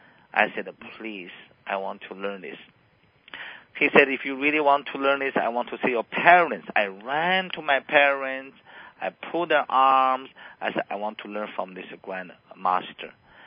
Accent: China; English is a second language; My background, I came from China. When I was at the age 6, I met a Tai Chi master. I went to the park with my parents.

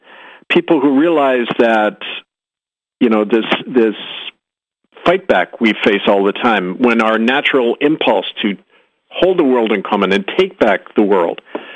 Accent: Winnipeg, Manitoba, Canada; in my hometown of Winnipeg

